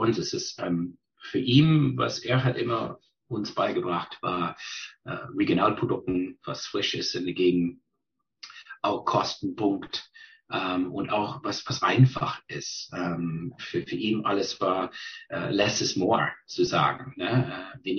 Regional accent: British Columbia, Canada; German is a second language; moved away; Ja, ich bin geboren in British Columbia, groß geworden auf Vancouver Island, da studiert, habe mein Gymnasium gemacht, Abitur und dann studiert.

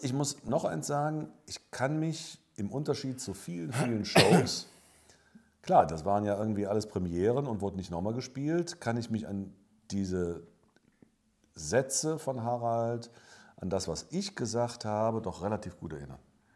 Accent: Cologne, North Rhine-Westphalia, Germany; ich komme aus Köln, mein Vater kommt aus Trier.

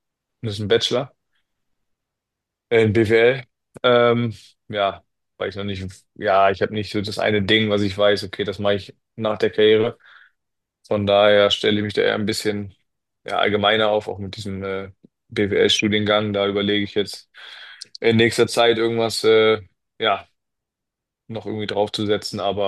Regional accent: Germany; accent: German; Ja, ich habe einen richtig deutschen Akzent, aber ja, red's fließend

